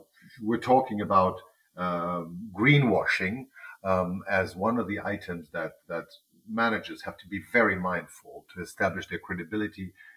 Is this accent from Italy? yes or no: yes; Italy; in Umbria, which is in central Italy, where I have a country house, so that I can combine the bliss of being in my home country